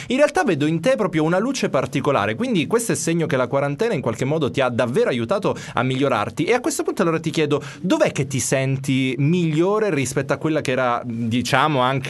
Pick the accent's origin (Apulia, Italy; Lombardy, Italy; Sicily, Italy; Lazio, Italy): Sicily, Italy; noi siamo tra virgolette anche un po' fortunati, perché essendo siciliani in qualche modo abbiamo anche potuto vivere il calore della nostra terra